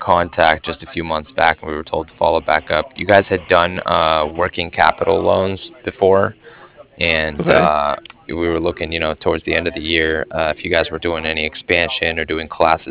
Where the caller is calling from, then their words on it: Cardiff, Wales, United Kingdom; I was calling from Cardiff